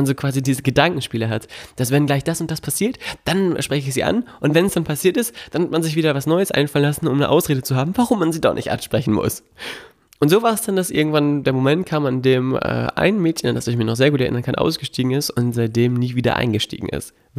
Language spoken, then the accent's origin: German; Melle, Lower Saxony, Germany; Meine Heimatstadt Melle, da wo ich herkomme, da wo meine Eltern auch leben, hat mir nicht gereicht.